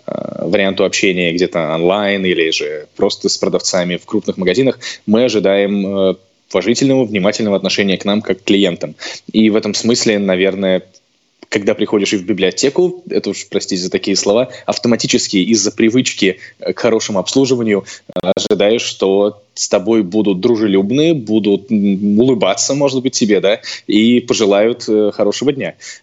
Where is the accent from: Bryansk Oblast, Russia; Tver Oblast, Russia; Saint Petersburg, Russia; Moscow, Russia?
Bryansk Oblast, Russia; Bryansk; Я сам из Брянска